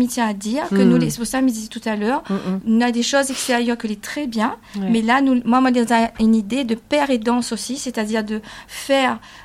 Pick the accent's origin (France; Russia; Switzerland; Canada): France; Réunion; Mais il était important pour moi en tant que réunionnaise